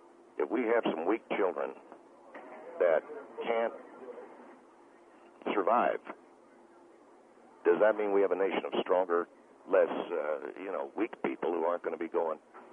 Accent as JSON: {"language": "English", "town": "Mobile", "region": "Alabama", "country": "United States", "tie": "born or raised there", "said": "Okay, I'm from Alabama, too. That's my home. I don't know what, I'm from Mobile, Alabama."}